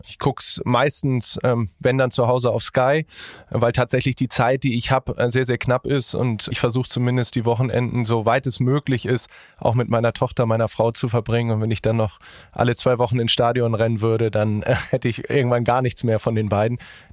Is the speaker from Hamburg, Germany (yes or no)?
yes; Hamburg, Germany; Also ich bin in Hummelsbüttel geboren, bin dort groß geworden, lebe da heute mit meiner Familie noch.